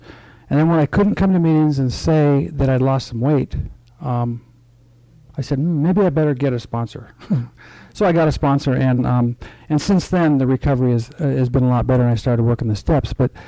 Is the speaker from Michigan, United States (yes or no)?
no; Olympia, Washington, United States; from Olympia, Washington.